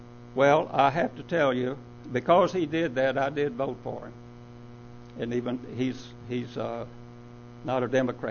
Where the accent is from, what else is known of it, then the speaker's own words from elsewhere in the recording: Georgia, United States; And I'm originally from Georgia, so I knew him when he was in the Senate there.